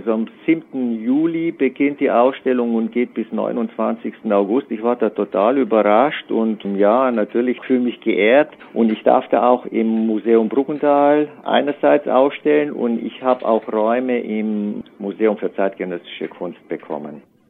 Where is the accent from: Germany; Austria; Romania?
Romania; moved away; ich bin ja auch aus Rumänien